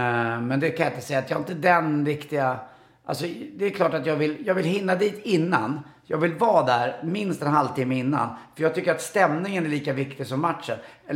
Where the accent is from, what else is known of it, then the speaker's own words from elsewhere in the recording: Stockholm, Stockholm County, Sweden; Vi är uppväxt på Karlavägen på Östermalm.